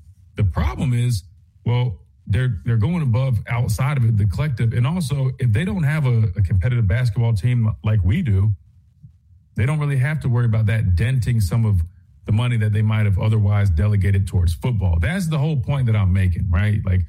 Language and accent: English; Columbia, South Carolina, United States; He's from where I'm from, about 20 minutes down the road where I grew up in Colombia.